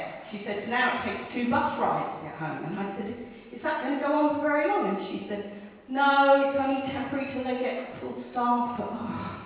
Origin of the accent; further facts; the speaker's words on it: England, United Kingdom; This is England. We are British.